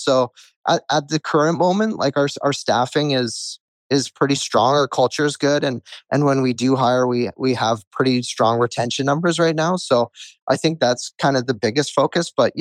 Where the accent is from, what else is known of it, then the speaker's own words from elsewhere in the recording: Port Moody, British Columbia, Canada; I grew up in Port Moody myself, know the area really well